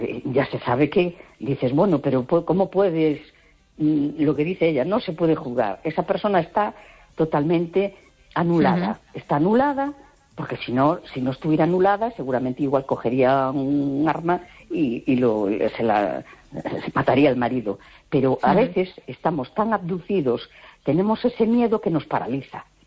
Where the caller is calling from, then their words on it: A Coruña, Galicia, Spain; de La Coruña.